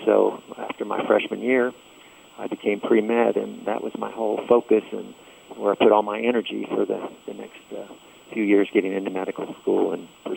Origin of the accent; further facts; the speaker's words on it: Florida, United States; As I grew up in South Florida, I loved skin diving in the ocean